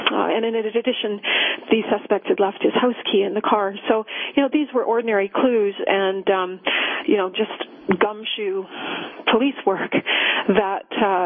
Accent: Canada; I, as a Canadian, we don't face quite the same risks that you're facing right now.

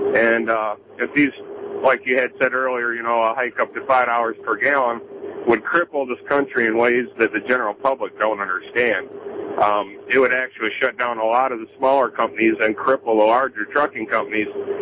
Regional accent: Detroit, Michigan, United States; and I'm from the Detroit area there, so I've listened to Riff for years.

